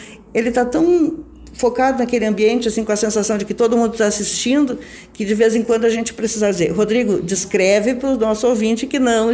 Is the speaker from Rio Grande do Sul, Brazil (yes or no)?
yes; Campos Borges, Rio Grande do Sul, Brazil; born there; now in Porto Alegre, Brazil; Campos Borges não era município, mas eu nasci de fato em Campos Borges e tenho essa cidadania porto-alegrense pelo tempo que eu moro lá, que é desde 78.